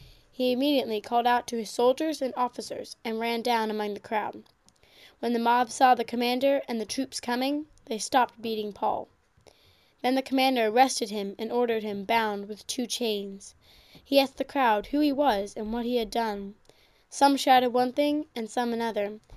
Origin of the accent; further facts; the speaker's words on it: Blacksburg, Virginia, United States; I'm from Blacksburg, Virginia.